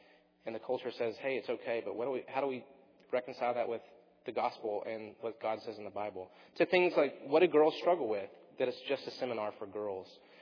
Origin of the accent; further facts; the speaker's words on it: Longview, United States; he's from Longview, my hometown